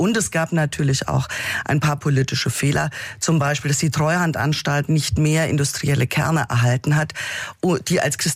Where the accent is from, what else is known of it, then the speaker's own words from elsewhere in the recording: East Germany, Germany; ich bin halt Ostdeutsche.